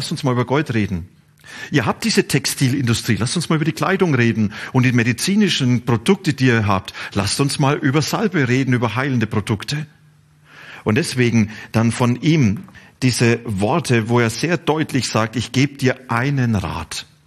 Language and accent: German; Bavaria, Germany; Ich komme aus Franken. Und in Franken gibt's ein Wort, das heißt passt schon.